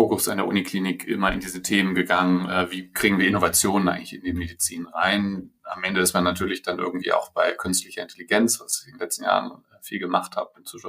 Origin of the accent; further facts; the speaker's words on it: Bremen, Germany; also born or lived in Lübeck / Kiel; Ich bin in Bremen geboren, Lübeck ein bisschen aufgewachsen, dann wieder Bremen und habe dann später in Kiel vor allem Medizin studiert, auch ein bisschen in Lübeck.